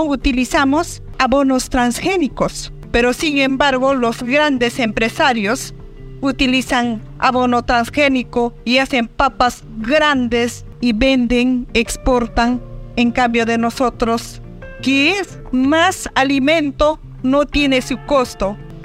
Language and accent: Spanish; Peru; soy del Perú, de la CNA.